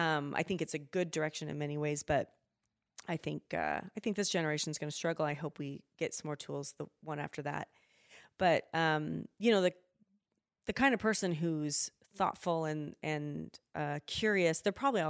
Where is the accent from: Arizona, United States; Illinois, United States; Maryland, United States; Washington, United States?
Washington, United States; Spokane; I mean, I've been in the Pacific Northwest pretty much my entire life. Mm-hmm. I grew up in Spokane